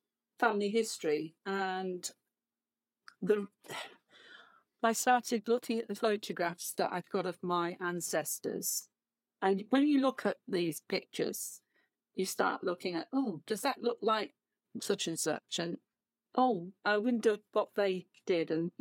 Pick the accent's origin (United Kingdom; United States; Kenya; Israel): United Kingdom; Northampton, East Midlands; I come from Northampton, so everybody there, near enough everybody, involved in working with leather.